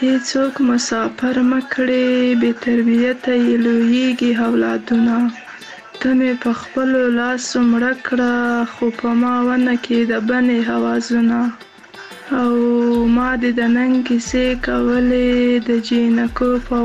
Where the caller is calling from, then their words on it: Kandahar, Afghanistan; له کندهار